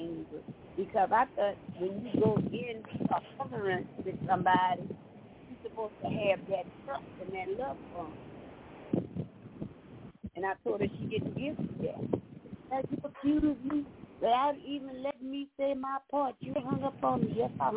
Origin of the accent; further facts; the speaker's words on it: Louisiana, United States; from Louisiana.